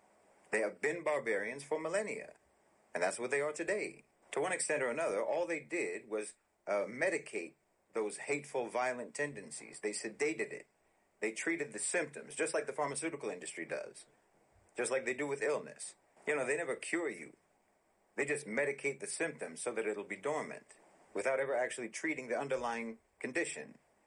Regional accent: United States; I mean, I'm American.

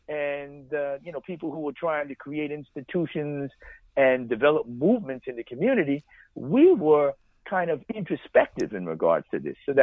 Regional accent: Brooklyn, New York, United States; And I tell them, well, no, I'm from Brooklyn or whatever else it is.

